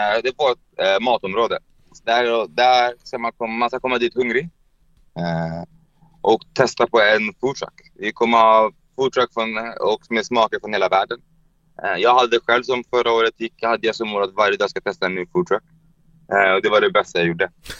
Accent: Hagsätra, Stockholm County, Sweden; hon är från Farsta, jag är från Hagsätra.

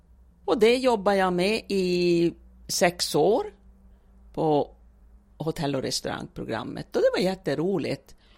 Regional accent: Umeå, Västerbotten County, Sweden; moved away as an adult; now in Luleå, Sweden; hur jag kom till Luleå 1986 från Umeå

